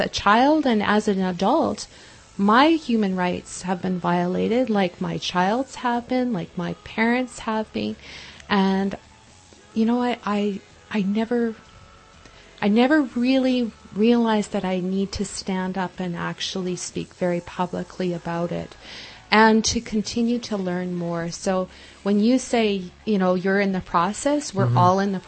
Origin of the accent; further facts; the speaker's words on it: British Columbia, Canada; I'm growing up in British Columbia, we didn't grow up with treaty.